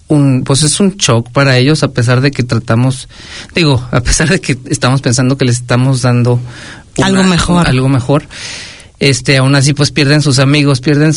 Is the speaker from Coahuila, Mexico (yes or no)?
yes; Torreón, Coahuila, Mexico; Los dos somos de Torreón, sí.